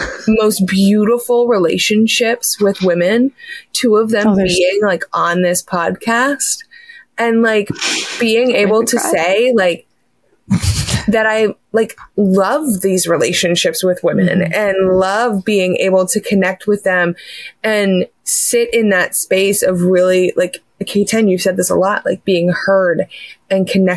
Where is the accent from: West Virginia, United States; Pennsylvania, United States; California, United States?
Pennsylvania, United States; accent: Pennsylvania; Yeah, that's exactly what my Pennsylvania accent sounded like.